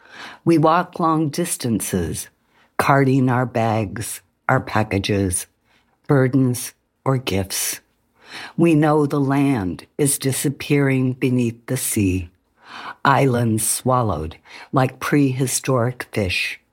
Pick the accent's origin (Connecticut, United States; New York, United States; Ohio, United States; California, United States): California, United States; San Diego; I grew up in San Diego where the sky was pretty clear and we had a lot of good weather.